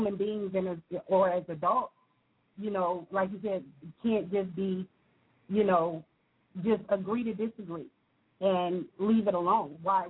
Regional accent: Dayton, Ohio, United States; actually a lot of cases of domestic violence against the wife and also the husband here in Dayton, my hometown.

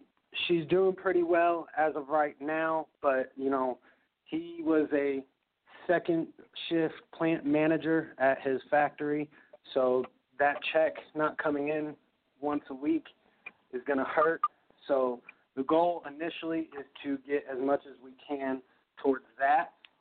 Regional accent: Madison, United States; now in Louisville, United States; I was originally from Madison, so when they were downtown, it wasn't that big of an issue to get there. But, you know, when I moved to Louisville, it was definitely a little bit, you know, tougher to get rides out

